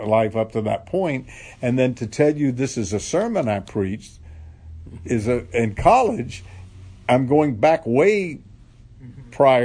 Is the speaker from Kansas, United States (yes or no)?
no; Pensacola, Florida, United States; Now, I grew up in Pensacola, Florida. It's called the City of Five Flags because in the history of Pensacola, five countries have conquered the city.